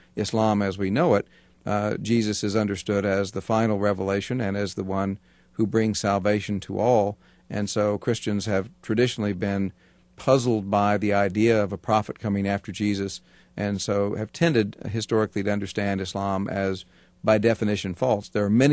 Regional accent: Tulsa, Oklahoma, United States; born there

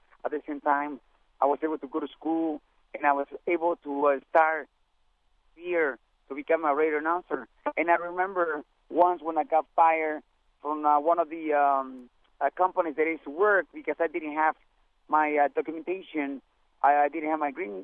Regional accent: Mexico; That was in 1986. I came from Mexico.

